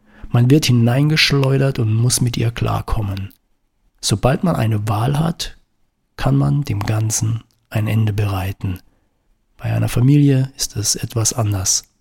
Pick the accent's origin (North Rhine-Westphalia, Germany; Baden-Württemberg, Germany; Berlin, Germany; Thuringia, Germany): Baden-Württemberg, Germany; moved away as an adult; Dabei war der Schwarzwald schon lange nicht mehr das, was er vor etwa 30 Jahren noch war, als ich mit 20 von dort wegzog in die große Stadt.